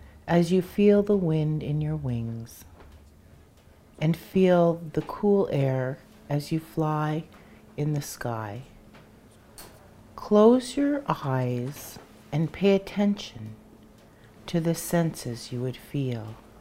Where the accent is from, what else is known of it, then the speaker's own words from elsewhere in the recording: Temagami, Ontario, Canada; I am from Temagami First Nation, Deep Water People.